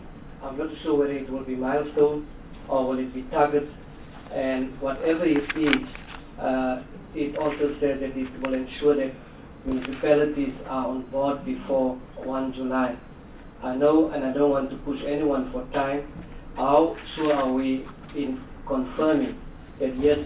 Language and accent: English; North West, South Africa; I'm from the Northwest.